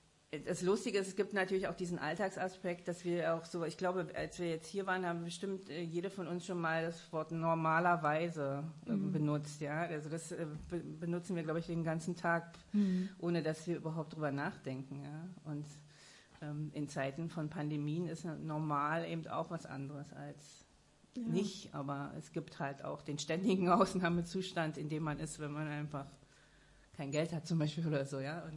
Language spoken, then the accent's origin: German; East Germany, Germany; ich bin im Osten aufgewachsen, in einer Industriestadt.